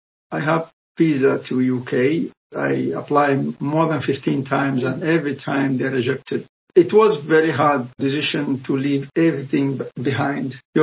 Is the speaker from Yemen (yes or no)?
yes; Yemen; English is a second language; moved away as an adult; now in United Kingdom; I'm from South Yemen, and we have our own troubles with the North.